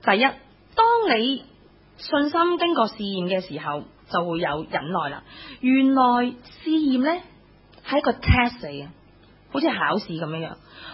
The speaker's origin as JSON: {"language": "Cantonese", "country": "China", "said": "我們中國人有句說話叫做什麼，真金不怕紅爐火"}